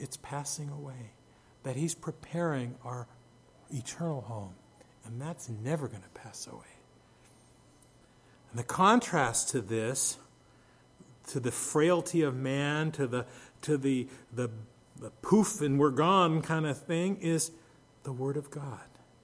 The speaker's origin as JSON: {"language": "English", "region": "California", "country": "United States", "tie": "born or raised there", "said": "I remember growing up in the Bay Area, in the East Bay, and seeing those hills"}